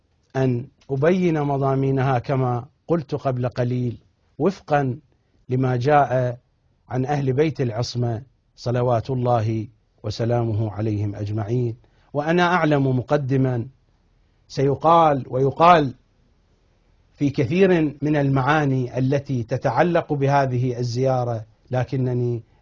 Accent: Iraq; accent: Iraqi; طبعا نحن نستعمله في لهجتنا العراقية، في الحسجة العراقية

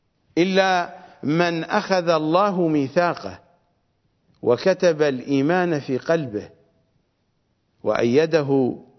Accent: Iraq; فأنا عراقي وقلبي متعلق بالنجف، وأنا شيعي وجزء من الواقع الشيعي المتدين

